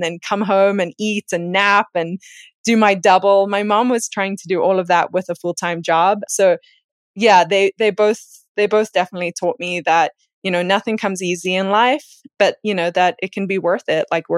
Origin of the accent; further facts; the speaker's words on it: Cape Town, Western Cape, South Africa; now in United States; Growing up in Cape Town, I would say the number one dream when I was like middle school, junior high age, I had the dream of earning a scholarship to come and run and study in the US.